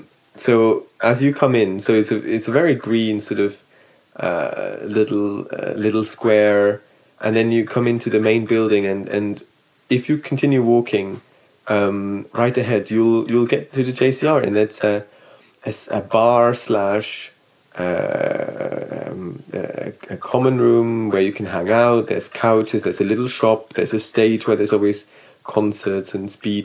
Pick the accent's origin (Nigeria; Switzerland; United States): Switzerland; Aarau, Aargau; moved away as an adult; now in London, United Kingdom; I grew up in Aarau, in a small town in the north of Switzerland. I worked and studied in different places. And then about 5 years ago, in 2015, I moved to London to do my master's degree here.